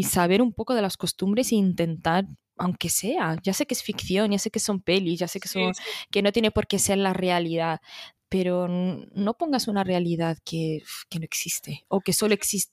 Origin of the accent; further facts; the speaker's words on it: Morocco; Como mujer, ya ni siquiera como marroquí, sino como mujer.